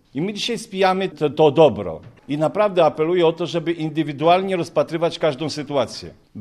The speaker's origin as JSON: {"language": "Polish", "region": "Warmian-Masurian Voivodeship", "country": "Poland", "said": "Ja jestem z Warmii Mazur i co u nas się dzieje?"}